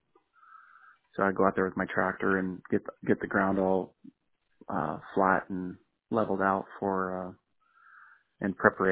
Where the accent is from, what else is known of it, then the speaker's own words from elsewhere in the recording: Oregon, United States; also born or lived in Washington / Colorado; Yeah, I'm from Oregon. I lived in Washington for a while. We really liked the Tri-Cities.